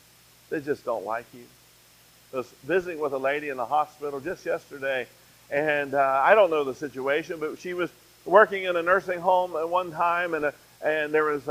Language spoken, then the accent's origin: English; Fairmont, West Virginia, United States; I'm familiar with Parkersburg, and I grew up in Fairmont, West Virginia.